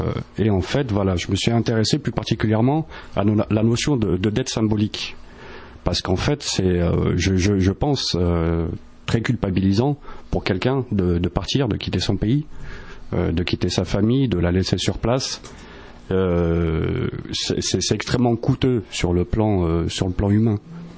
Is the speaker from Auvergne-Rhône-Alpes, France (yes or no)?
yes; Lyon, Auvergne-Rhône-Alpes, France; après avoir fait cette première recherche l'année dernière à Lyon, puisque je suis originaire de Lyon.